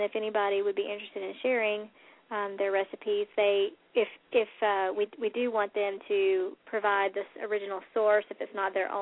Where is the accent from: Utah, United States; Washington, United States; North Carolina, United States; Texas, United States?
North Carolina, United States; moved away; We're both from the South. We're both originally from North Carolina, but we've been in South Carolina since 2011